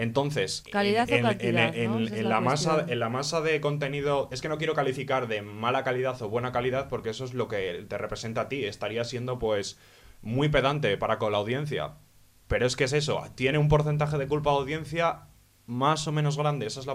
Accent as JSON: {"language": "Spanish", "region": "Catalonia", "country": "Spain", "said": "primero, soy catalán"}